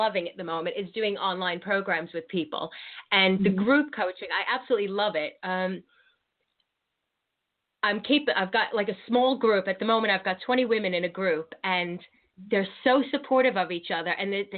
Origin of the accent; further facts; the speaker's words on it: Long Island, New York, United States; moved away as an adult; now in England; I hail from Long Island, New York, and I spent 19 years of my life there, and I moved over here when I was just after I turned 20, I moved here